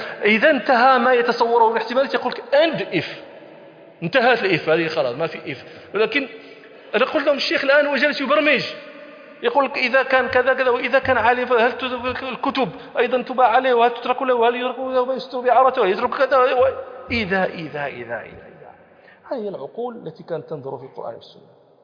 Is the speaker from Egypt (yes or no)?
no; Morocco; يعني أقول دائما للطلبة عندنا في المغرب